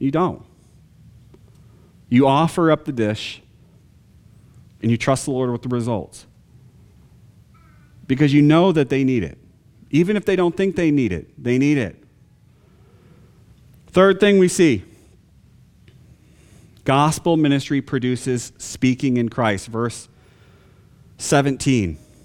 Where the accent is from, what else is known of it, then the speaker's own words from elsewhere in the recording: Michigan, United States; And I'm a Michigander. I'm a Michigander by birth and born and raised in Michigan.